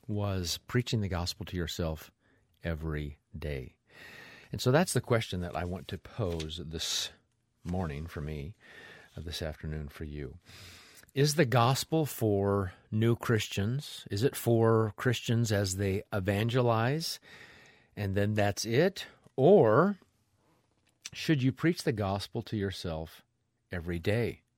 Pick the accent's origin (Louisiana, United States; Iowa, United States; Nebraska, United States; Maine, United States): Nebraska, United States; Hey, I was super happy I was from Nebraska so I could order a Diet Pop and everybody would know what I was talking about.